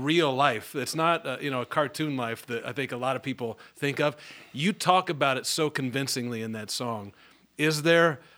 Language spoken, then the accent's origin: English; Indiana, United States; I'm from Indiana. I'm a hillbilly that just learned to talk like the guy in the 6 o'clock news.